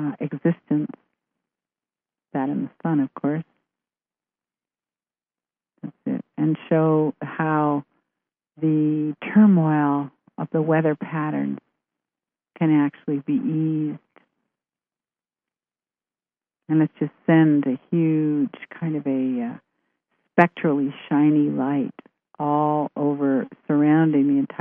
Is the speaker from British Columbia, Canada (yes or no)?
yes; Vancouver, British Columbia, Canada; we live just a short distance from Vancouver. It's my hometown.